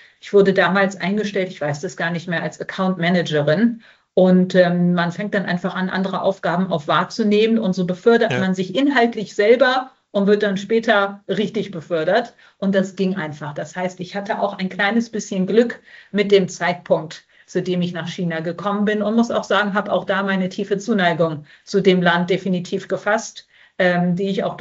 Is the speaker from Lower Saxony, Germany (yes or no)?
yes; Hanover, Lower Saxony, Germany; Ich komme direkt aus Hannover. Ich bin am Maschsee aufgewachsen, in der List zur Schule gegangen.